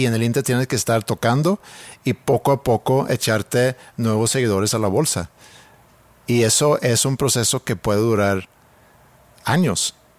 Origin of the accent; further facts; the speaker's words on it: Stockholm, Stockholm County, Sweden; estoy, ojalá, aterrizando en mi pueblo natal, Estocolmo, Suecia.